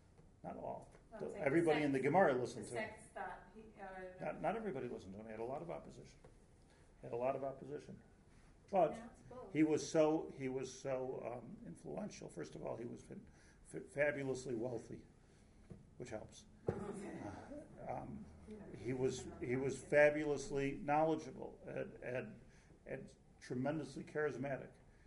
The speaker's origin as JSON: {"language": "English", "country": "United States", "tie": "born or raised there", "said": "Now, I grew up in the United States."}